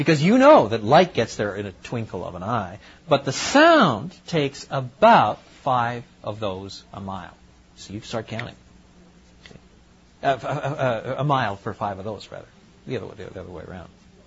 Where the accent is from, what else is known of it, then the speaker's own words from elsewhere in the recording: Canada; But where I grew up in Canada, you really did get first-class electrical storms.